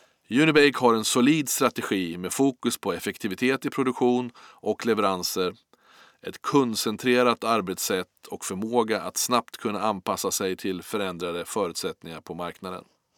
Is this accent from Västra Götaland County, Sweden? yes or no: no; Strängnäs, Södermanland, Sweden; och jag kommer från Strängnäs.